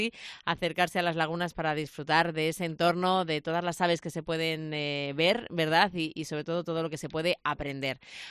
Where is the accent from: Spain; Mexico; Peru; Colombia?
Spain; Valladolid, Castile and León; yo como vallisoletano lo conozco y he ido a verlo.